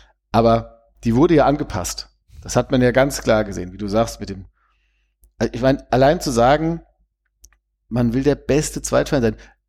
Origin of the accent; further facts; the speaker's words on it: Wehen, Hesse, Germany; ich komme ja aus Wehen und bin auch früher auf dem Hallberg gegangen, aber das haben meine Eltern entschieden damals mit dem Haus in Wehen, nicht ich.